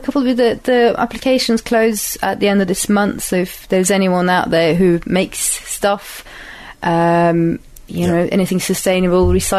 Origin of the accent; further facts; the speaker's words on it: Sweden; Like I grew up in Sweden